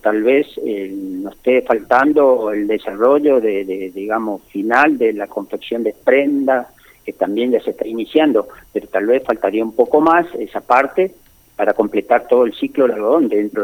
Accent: Machagai, Chaco, Argentina; Yo soy de Machagay, por eso se ha nacido en Machagay

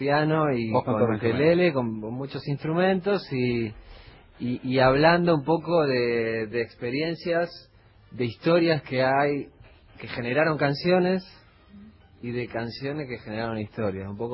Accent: Concordia, Entre Ríos, Argentina; Yo me crié en Concordia. Y en las afueras, cerca de donde yo vivía

